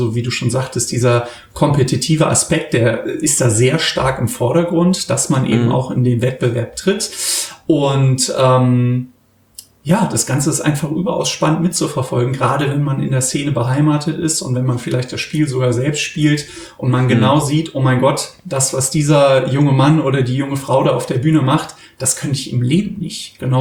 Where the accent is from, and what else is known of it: Germany